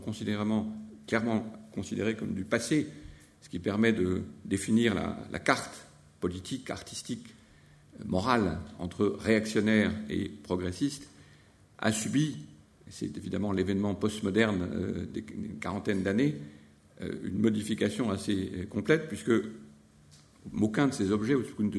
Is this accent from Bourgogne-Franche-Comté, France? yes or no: yes; Beaune, Bourgogne-Franche-Comté, France; born there; je suis né à Beaune